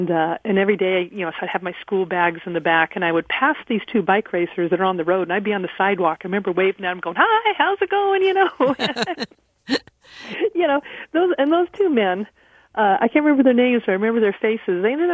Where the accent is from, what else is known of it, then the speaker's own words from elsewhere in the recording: Reno, Nevada, United States; Well, you know, I grew up in Reno, Nevada, but I spent all of my summer since the age of eight on the family's cattle ranch.